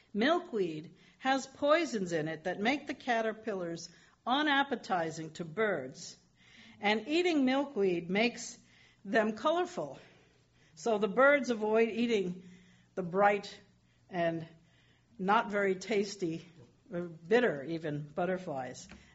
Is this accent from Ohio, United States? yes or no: no; New York City, New York, United States; I remember that as a child, growing up in New York City, where trees grew out of little square spaces of dirt surrounded by concrete sidewalks